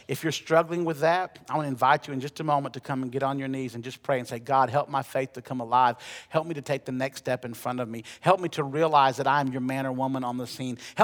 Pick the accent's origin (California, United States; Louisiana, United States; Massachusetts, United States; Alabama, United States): Alabama, United States; Huntsville; It's a great hymn that my home church growing up in Huntsville, we used to sing this song a lot.